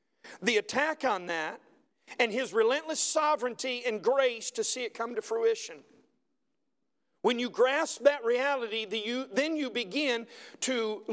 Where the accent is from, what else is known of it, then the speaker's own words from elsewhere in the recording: the South, United States; It's not because I'm from the South and I need somebody to just echo.